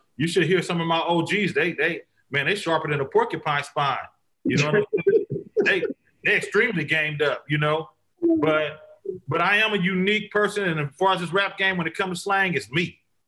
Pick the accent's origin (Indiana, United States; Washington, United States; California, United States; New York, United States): California, United States; Vallejo; We made it, you know, really really good to say, I'm from Vallejo with your chest out. Like, you understand me? Like, you ain't, you know, it's the V. Like, we made it good to be from Vallejo.